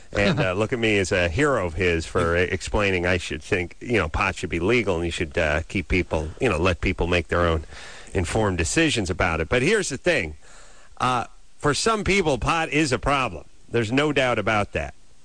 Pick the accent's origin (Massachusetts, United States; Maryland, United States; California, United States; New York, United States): California, United States; North Hollywood; Well, he's calling from my hometown, North Hollywood.